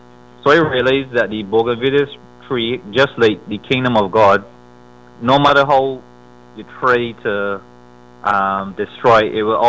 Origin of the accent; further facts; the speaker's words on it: Barbados; basically, I grew up in Caribbean island of Barbados, a beautiful Caribbean island.